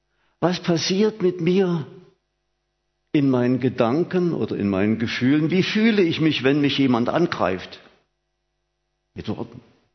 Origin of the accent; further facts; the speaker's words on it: Germany; Ich bin noch im Dritten Reich aufgewachsen.